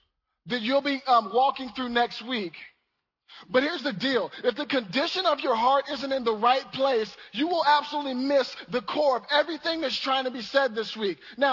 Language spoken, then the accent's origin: English; the South, United States; I'm from the South.